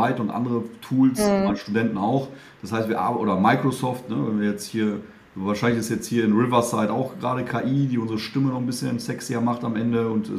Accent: Poland; German is a second language; ich komme aus Polen.

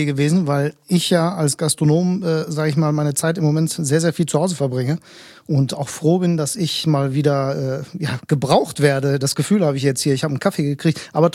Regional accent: Bielefeld, North Rhine-Westphalia, Germany; born there; Ich bin gebürtiger Bielefelder, stamme allerdings, beziehungsweise meine Eltern stammen aus Griechenland und bin Gastronom. Das Alter habe ich jetzt bewusst überquatscht. Nein, ich bin 43

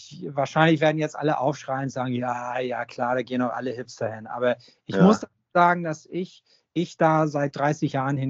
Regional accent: Hamburg, Germany; ich bin ja sozusagen am Großneumarkt groß geworden, wenn man so will. Und das ist im Portugiesenviertel.

